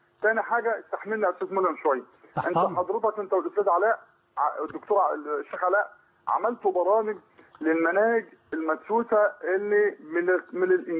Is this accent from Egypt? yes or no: yes; Egypt